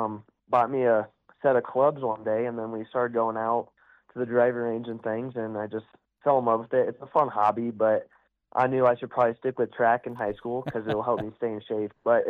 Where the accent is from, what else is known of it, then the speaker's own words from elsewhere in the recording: Granger, Iowa, United States; I have two sisters and my mom and dad. We grew up in Granger, Iowa, and a couple years ago, we moved to South Central Calhoun, and that's where I'm at now.